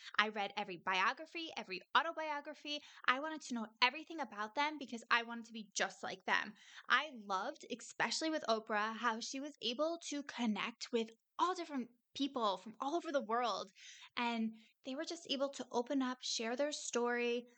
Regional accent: New York, United States; Like I am from New York.

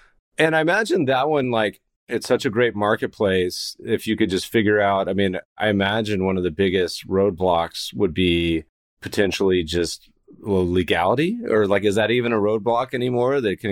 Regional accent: Colorado, United States; I grew up partially in Colorado

